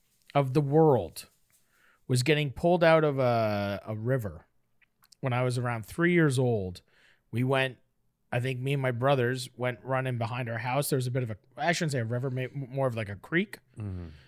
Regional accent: Brookfield, Nova Scotia, Canada; also born or lived in Saint John; I'm from Brookfield, Nova Scotia.

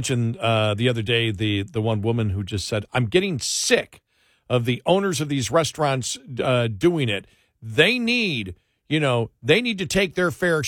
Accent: Buffalo, New York, United States; because I grew up in Buffalo, and a lot of people I know are season ticket holders of the Bills.

